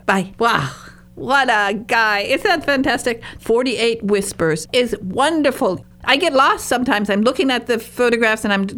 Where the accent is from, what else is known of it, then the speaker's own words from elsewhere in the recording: Hancock, Michigan, United States; You know, where I was raised was near Hancock, Michigan.